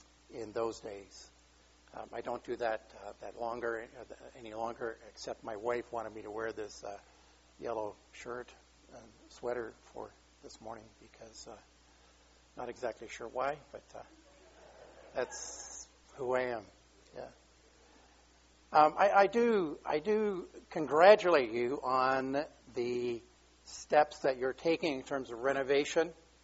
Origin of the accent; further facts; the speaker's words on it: Ireland; born there; since I was born in Ireland